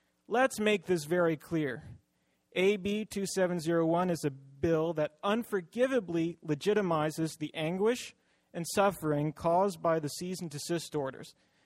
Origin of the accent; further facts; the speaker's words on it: Los Osos, California, United States; I'm from Los Osos.